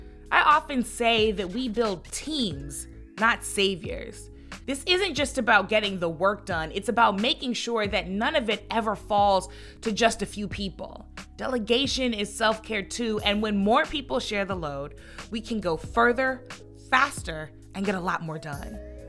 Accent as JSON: {"language": "English", "town": "St. Louis", "region": "Missouri", "country": "United States", "said": "Cori Bush is the U.S. representative for Missouri's 1st congressional district, my Congresswoman. I'm from the Lou, and I'm proud."}